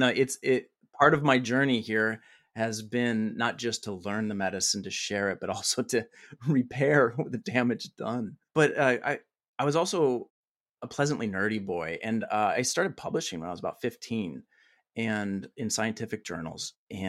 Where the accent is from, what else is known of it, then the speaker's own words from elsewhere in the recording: Colorado, United States; also born or lived in Chicago; I'm from Chicago originally, and ended up in a rural town in Western Colorado.